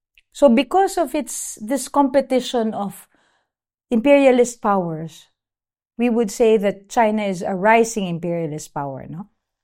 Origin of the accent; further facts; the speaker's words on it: Philippines; So it's not just happening in the Philippines, but of course, as a Filipina, I would call on the international community to look into the Philippines